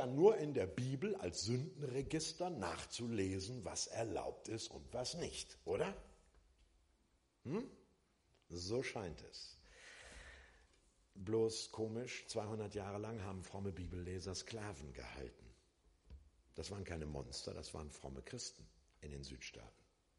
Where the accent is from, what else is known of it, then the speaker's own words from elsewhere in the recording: Hamburg, Germany; als Hamburger